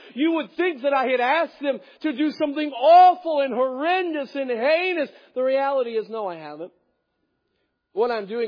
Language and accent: English; United States; as an American, I have a right, seemingly, to question every authority.